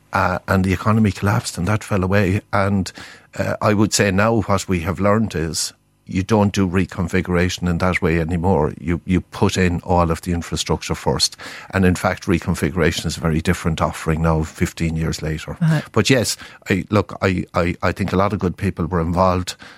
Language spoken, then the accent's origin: English; Limerick, Munster, Ireland; I'm from Limerick. I live in Limerick.